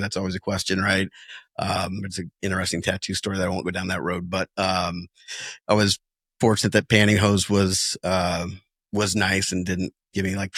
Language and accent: English; Bennington, Vermont, United States; said that I was from Bennington, and that was the day that you said that I was going to be the guy to plant the first flag in Bennington.